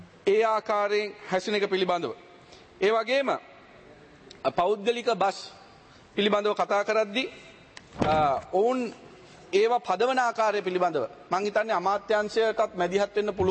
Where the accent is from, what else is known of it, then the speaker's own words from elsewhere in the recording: Katunayake, Western Province, Sri Lanka; ගුවන්තොටුපළ ගත්තාම මගේ ප්‍රදේශයේ තියෙන කටුනායක මගේ ගමේ